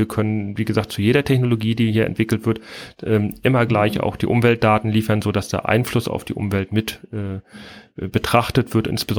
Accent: Kühlungsborn, Mecklenburg-Vorpommern, Germany; Also ich bin in Kühlungsborn aufgewachsen, bin Wassersportler schon immer gewesen durch und durch

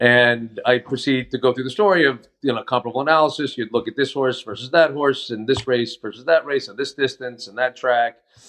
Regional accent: Manhasset, New York, United States; I grew up on Long Island, a little town called Manhasset

